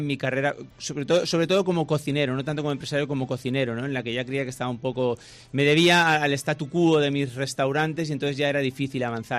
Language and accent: Spanish; Valencian Community, Spain; also born or lived in Japan; Soy español, valenciano, mediterráneo de nacimiento, pero mi patria de adopción cultural es Japón